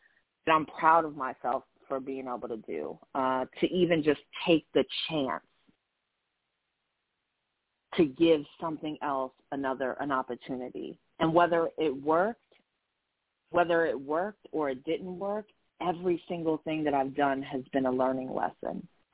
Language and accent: English; Queens, New York, United States; I will be going back to Queens, New York, my hometown.